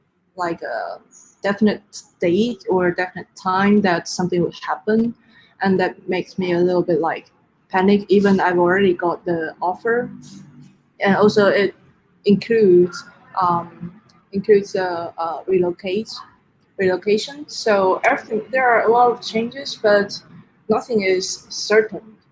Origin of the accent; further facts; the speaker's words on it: Taiwan; English is a second language; now in Netherlands; I come from Asia, come from Taiwan, and the culture is very different from the culture in Europe or like in the Netherlands.